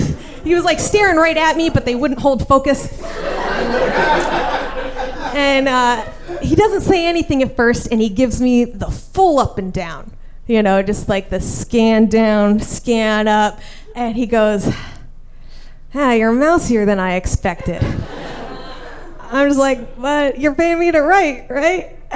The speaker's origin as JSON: {"language": "English", "town": "Scottsdale", "region": "Arizona", "country": "United States", "said": "You know, we're both from Scottsdale."}